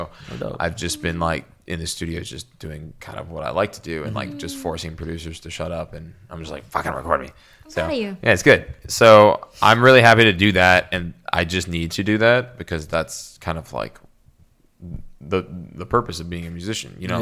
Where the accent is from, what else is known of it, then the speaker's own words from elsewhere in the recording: Canada; I'm Canadian.